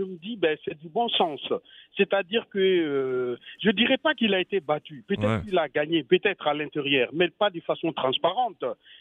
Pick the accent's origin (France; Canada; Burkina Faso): Burkina Faso; Je suis du Burkina Faso.